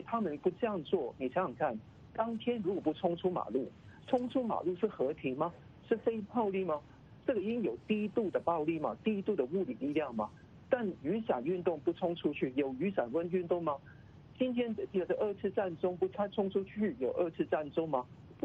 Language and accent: Chinese; Hong Kong; 我们还是香港人